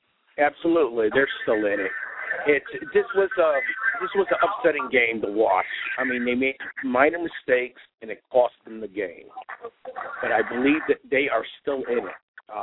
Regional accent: Brooklyn, New York, United States; now in Cincinnati, United States; Well, I'm telling you, I'm from Cincinnati. I'm living in Cincinnati, born and raised in Brooklyn, New York, and this is hard.

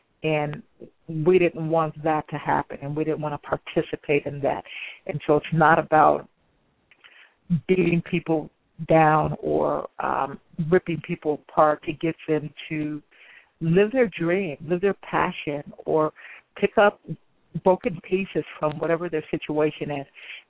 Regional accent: Illinois, United States; And if you don't know this and you're not in California, I'm actually from Illinois.

